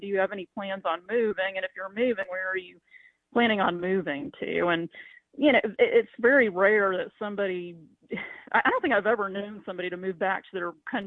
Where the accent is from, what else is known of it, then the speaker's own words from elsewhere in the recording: Southern United States, United States; being a Southerner, I'm Scott-Irish, Scottish, English, you know, what the typical Southerner is.